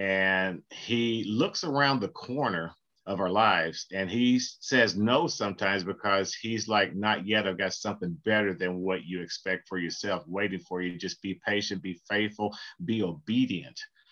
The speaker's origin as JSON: {"language": "English", "town": "Bowling Green", "region": "Kentucky", "country": "United States", "lives_now": "Elizabethtown, United States", "said": "I live in Elizabethtown, Kentucky. I'm from Bowling Green, Kentucky."}